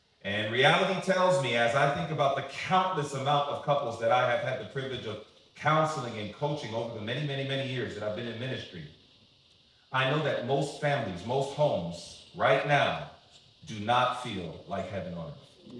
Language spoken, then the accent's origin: English; Queens, New York, United States; But nevertheless, that's where I'm from. I'm from Queens, New York. And growing up, I grew up as a young kid. I'm the youngest of eight.